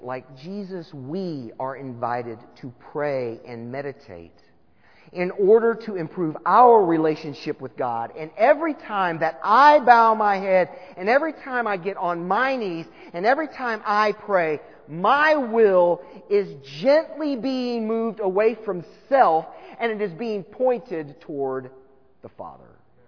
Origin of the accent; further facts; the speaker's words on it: Texas, United States; They're hillbillies. I'm a Texan. I can say that.